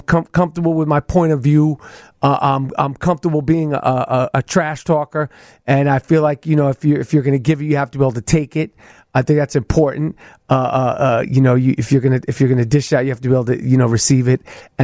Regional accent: New York, United States; All of it. Everything about me is New York. The way I speak, the way I think, the way I walk, the way I talk.

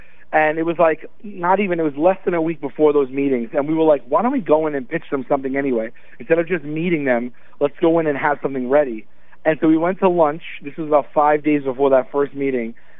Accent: Staten Island, New York, United States; born or raised there

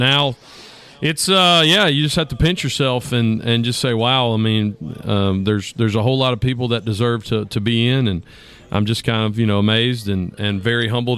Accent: Mississippi, United States; growing up in South Mississippi and being a junior Eagle

